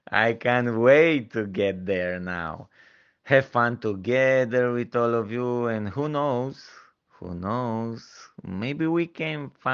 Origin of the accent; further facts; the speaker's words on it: Romania; English is a second language; I'm from Romania.